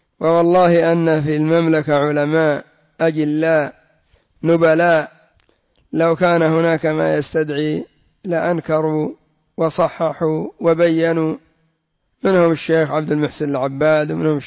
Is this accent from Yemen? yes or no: yes; Yemen; فالحمد لله الذي أظهر طريقته وبور فتنته عندنا في اليمن، وليس له شأن عند غيرنا بحمد الله